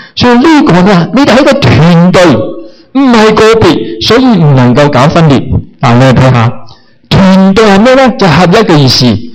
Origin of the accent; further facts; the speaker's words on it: China; 我们中国人说四分五裂